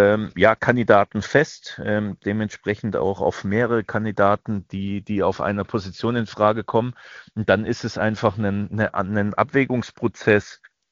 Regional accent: Baden-Württemberg, Germany; born there; Na, ich bin ja gebürtiger Schwabe und da spricht man sowieso immer einen Ticken schneller.

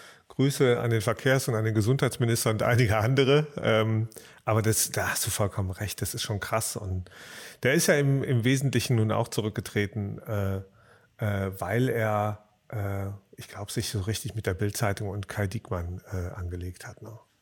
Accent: Rhineland, Germany; now in Berlin, Germany; Ich bin ja eigentlich Rheinländer, ich bin ja ein Zugezogener hier in Berlin

